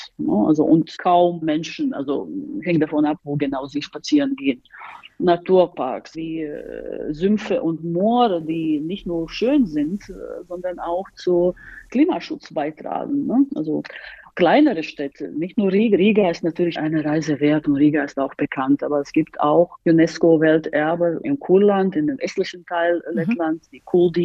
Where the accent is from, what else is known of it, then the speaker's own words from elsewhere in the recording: Berlin, Germany; now in Latvia; Als ich als Berlinerin mich anmelden wollte